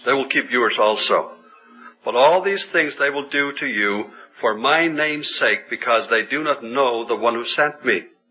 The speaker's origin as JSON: {"language": "English", "country": "Faroe Islands", "tie": "born or raised there", "moved": "yes", "said": "I'm not a native of this country. I was born and raised in the Faroe Islands."}